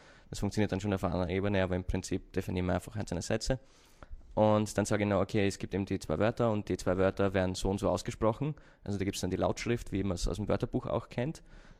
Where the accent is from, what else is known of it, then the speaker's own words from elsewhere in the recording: Austria; accent: Austrian; muss aufpassen auf meinen Akzent, ich bin ein Österreicher